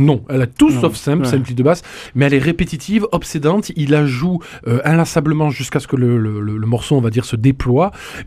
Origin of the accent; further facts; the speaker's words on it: Toulouse, Occitanie, France; Oui, on est Toulousain.